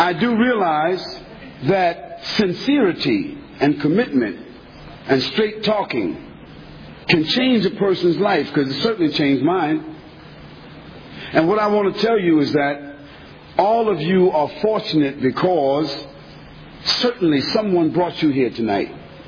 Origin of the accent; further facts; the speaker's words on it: United States; now in United Kingdom; Now, because I live in the UK, or because I'm from America, it means that I'll be a long-distance mentor